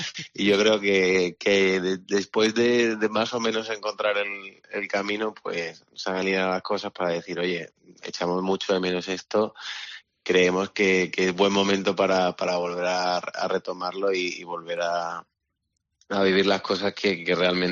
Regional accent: Cádiz, Andalusia, Spain; now in Madrid, Spain; Yo ya digo que ya soy más madrileño que gaditano, aunque me duela, ¿no? Pero es donde tengo todo, donde he crecido casi más de la mitad de mi vida

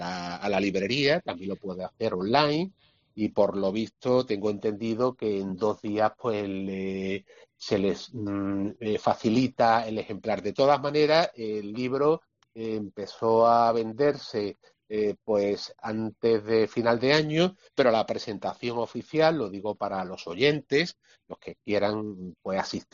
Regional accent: Málaga, Andalusia, Spain; aparte de mi ciudad natal, como es Málaga, es Roma.

